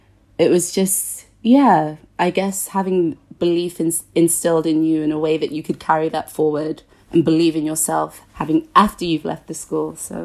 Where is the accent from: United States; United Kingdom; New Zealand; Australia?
United Kingdom; Bearwood, West Midlands; growing up in Bearwood, which is very small, and being a young girl of colour